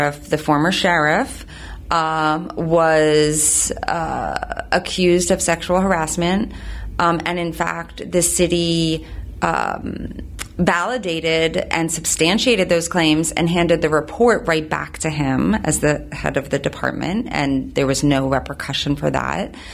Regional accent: Philadelphia, Pennsylvania, United States; I grew up in the Philadelphia area and wanted to be on the right side of things.

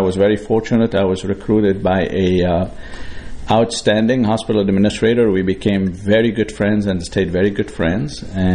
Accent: Beirut, Beirut Governorate, Lebanon; Well, I grew up in Beirut, Lebanon. I'm a pure product of the Civil War.

